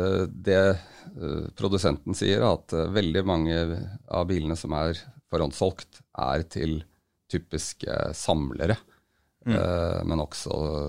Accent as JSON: {"language": "Norwegian", "town": "Hønefoss", "region": "Buskerud", "country": "Norway", "tie": "born or raised there", "said": "Nei, jeg vokste opp I Hønfoss, yngstemann av 6 søsken"}